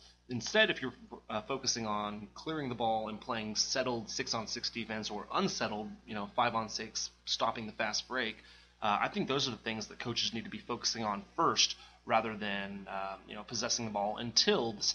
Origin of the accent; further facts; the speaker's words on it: Texas, United States; Well, when I was growing up in Texas, we were basically taking anybody that we could find